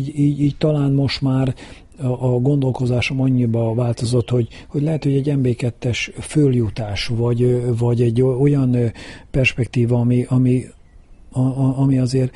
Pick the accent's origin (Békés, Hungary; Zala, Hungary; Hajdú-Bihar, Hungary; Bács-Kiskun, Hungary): Bács-Kiskun, Hungary; Kecskemét; a kecskeméti lakosokra, nem csak azért, mert itt születtem ugye a városközpontban, itt nőttem fel a egyik városrészben, ugye a Széchenyi városba